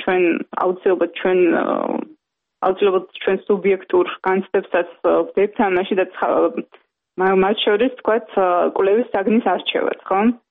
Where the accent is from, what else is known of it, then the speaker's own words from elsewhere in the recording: Tbilisi, Georgia; დავიბადე თბილისში, გავიზარდა თბილისში და ჩემი ცხოვრების უდიდესი ნაწილი ჭიდროდ არის დაკავშირებული ამ ქალაქთან